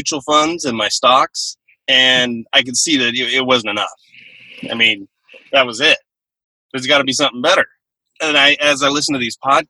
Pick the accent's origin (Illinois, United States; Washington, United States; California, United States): California, United States; Costa Mesa; I'm from Costa Mesa, California, so I'm pretty close to you.